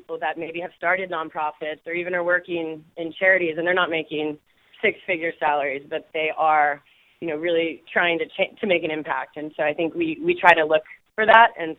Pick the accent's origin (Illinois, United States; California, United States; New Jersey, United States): California, United States; especially I'm from Silicon Valley, I would say me and most of my friends who start companies are pretty poor.